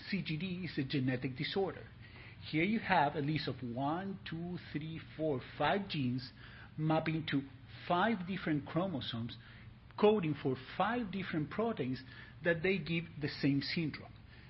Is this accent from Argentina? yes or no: yes; Argentina; English is a second language; This is not because I'm from Argentina.